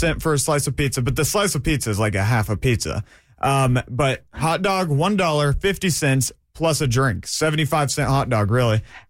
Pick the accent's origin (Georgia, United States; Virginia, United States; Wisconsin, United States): Georgia, United States; Atlanta; I'm from Atlanta.